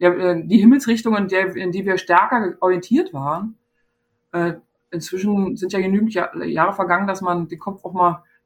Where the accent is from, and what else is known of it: East Germany, Germany; born or raised there